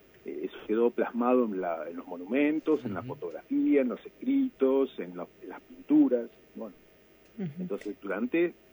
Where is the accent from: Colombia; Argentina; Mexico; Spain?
Argentina; La Plata, Buenos Aires Province; La Plata es la ciudad donde yo vivo, donde yo nací